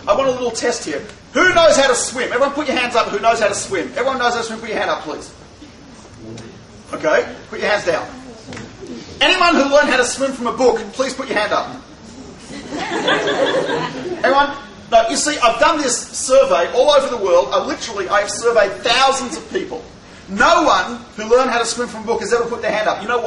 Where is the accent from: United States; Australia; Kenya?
Australia; first I'm Australian, you know, and he's English, right?